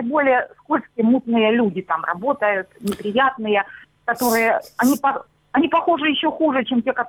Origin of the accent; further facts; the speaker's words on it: Luhansk Oblast, Ukraine; Добрый вечер. Я с Луганщины.